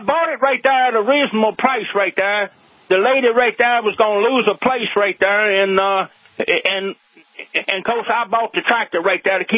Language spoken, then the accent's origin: English; Burr Hill, Virginia, United States; I'm from Virginia right there. It's a little place called Burr Hill, Virginia.